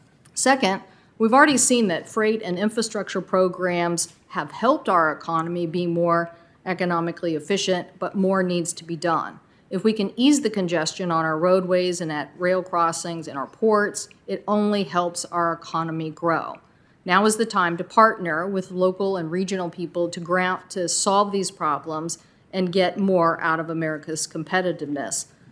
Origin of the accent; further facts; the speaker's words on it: Edmonds, Washington, United States; In my hometown, Edmonds, Washington, a train blocked the only access on the waterfront for 3 hours.